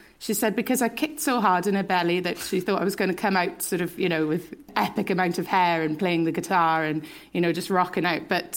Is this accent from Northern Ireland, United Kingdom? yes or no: no; Swansea, Wales, United Kingdom; I am from Swansea. My grandfather was Ukrainian